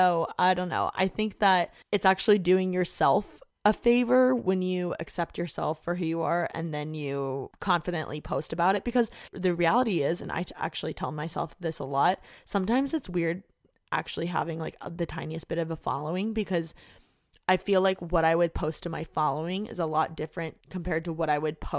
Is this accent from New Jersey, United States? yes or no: no; Indiana, United States; moved away as an adult; I just want to get out of Indiana. Like I hate my hometown. I'm too cool for this.